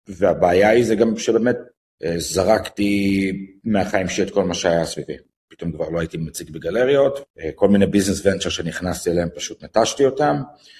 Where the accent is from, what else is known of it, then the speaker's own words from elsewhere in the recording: Los Angeles, California, United States; מגיע מלוס אנג'לס, ואני לא יודע כלום, ושום דבר.